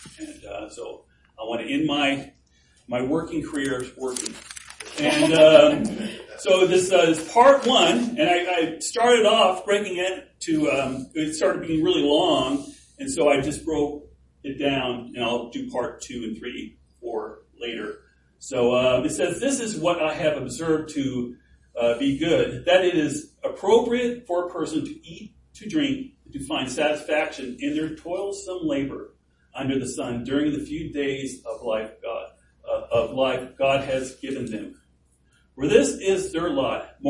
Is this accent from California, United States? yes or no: yes; California, United States; now in Memphis, United States; And Julie and I spent the last 8 years in Memphis. We're from California.